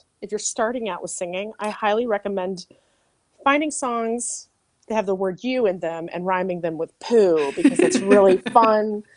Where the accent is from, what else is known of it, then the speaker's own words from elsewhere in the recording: Wisconsin, United States; I grew up in Wisconsin. I know you can eat them.